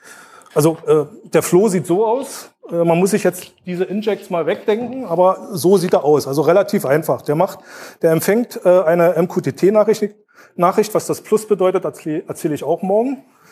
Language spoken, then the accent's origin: German; Brandenburg an der Havel, Brandenburg, Germany; Das ist übrigens das Wetter von meiner Heimatstadt Brandenburg, ja.